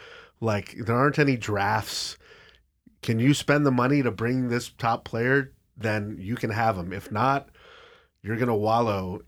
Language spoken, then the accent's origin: English; Orchard Park, New York, United States; I'm from Orchard Park, and I grew up close enough to the state, the American football stadium there, that you can hear the crowd from my house.